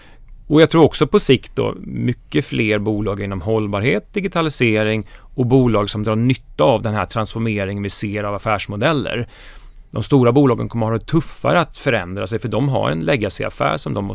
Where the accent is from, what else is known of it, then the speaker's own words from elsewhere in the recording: Huskvarna, Jönköping County, Sweden; Jag är smålänning, jag är från Huskvarna.